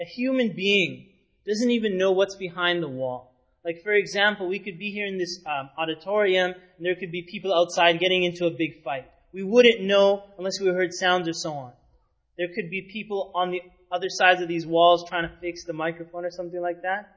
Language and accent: English; Winnipeg, Manitoba, Canada; Remember when I was younger, growing up in Winnipeg